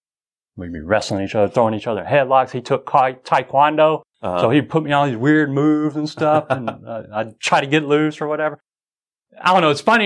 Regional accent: United States; I'm a Christian, I'm raised a Baptist, and I'm an American

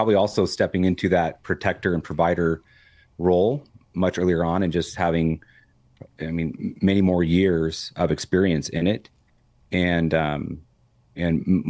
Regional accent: California, United States; I grew up all over Southern California.

